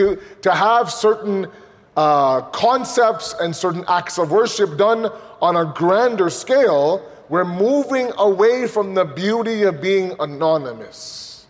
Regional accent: Pickering, Ontario, Canada; me growing up in Al-Mahdi in Pickering, every Thursday night was the best night of my week.

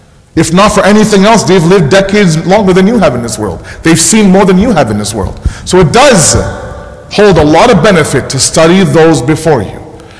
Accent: Canada; born there; I come from a background where my parents are your typical immigrant Pakistani family. I was born in Canada. I have an Urdu-speaking background at home.

